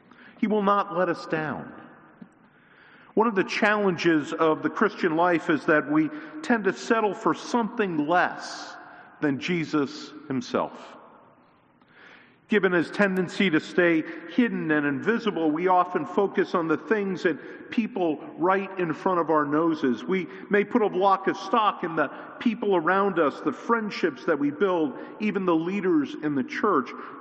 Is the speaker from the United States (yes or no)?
yes; Catasauqua, Pennsylvania, United States; Church was in the community next to my hometown. It was a town called Catasauqua.